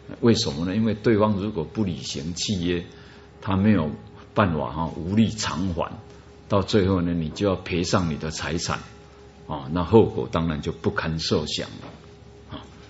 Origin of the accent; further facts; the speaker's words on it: Taiwan; 我们台湾人是拍拍胸膛讲话，